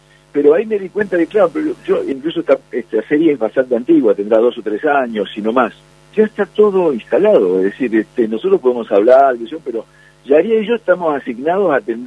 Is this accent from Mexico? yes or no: no; Bariloche, Río Negro, Argentina; yo tengo unos cuantos años, ya tengo 65 años y viví mi infancia en Bariloche.